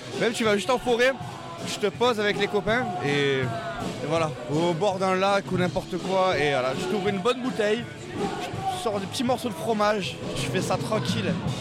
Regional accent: Marseille, Provence-Alpes-Côte d'Azur, France; j'ai du pastis, tu sais, je suis marseillais donc.

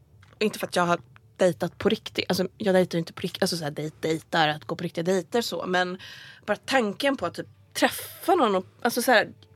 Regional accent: Tabriz, East Azerbaijan, Iran; now in Sweden; i Tabriz som är Tabriz, liksom min hemstad

